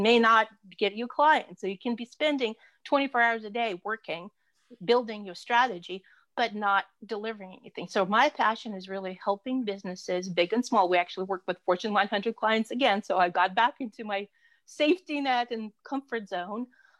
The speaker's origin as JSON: {"language": "English", "country": "Russia", "first_language": "Russian", "second_language": "English", "said": "And I'm from Russia. So I spoke Russian at that time and I thought I wanted to learn languages."}